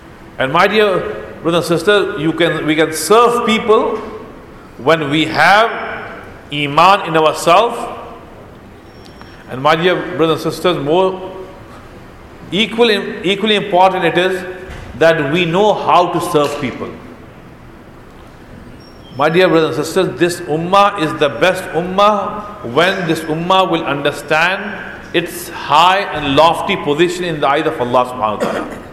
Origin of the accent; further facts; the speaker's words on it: India; I come from India, I can tell you about India.